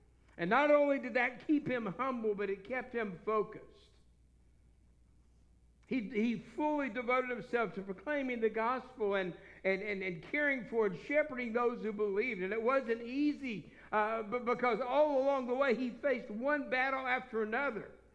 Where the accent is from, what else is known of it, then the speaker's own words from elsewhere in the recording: Texas, United States; I was a Dallas Cowboy fan back when I grew up in Texas until they fired Tom Landry.